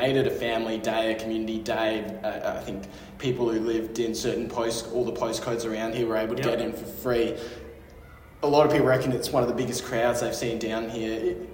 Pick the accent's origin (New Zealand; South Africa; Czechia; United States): South Africa; moved away; I'm from South Africa originally